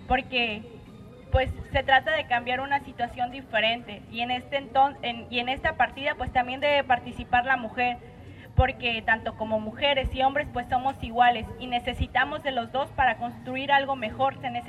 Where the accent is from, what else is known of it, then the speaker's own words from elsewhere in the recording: Tuxpan, Jalisco, Mexico; Pues yo vengo de la comunidad de Tuxpan, Jalisco